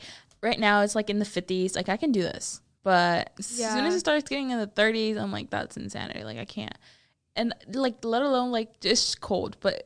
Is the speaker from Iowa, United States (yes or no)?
no; Texas, United States; You know, we're both from Texas. I'm not used to this weather, are you?